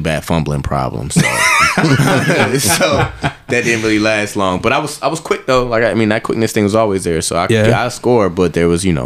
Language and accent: English; Maryland, United States; also born or lived in Cheverly; I was born in Cheverly, Maryland, so that's right outside of like Largo. But then I, as I grew older, I went to Bowie High School.